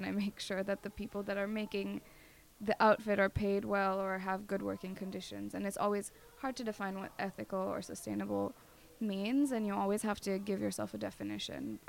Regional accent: India; now in United States; I moved from India to the States, so I've been, like, really conscious of, like, just the different levels of class and privilege, and I've been fairly privileged growing up in India

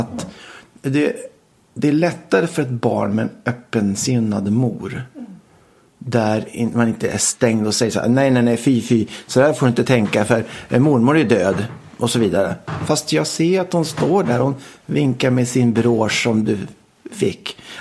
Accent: Stockholm, Stockholm County, Sweden; jag växte upp i Stockholm

